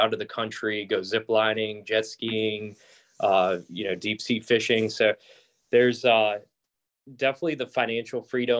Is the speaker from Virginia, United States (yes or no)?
yes; Richmond, Virginia, United States; Yeah, so born and raised in Richmond and went to Old Dominion University, studied economics, came right back to Richmond, Chesterfield area.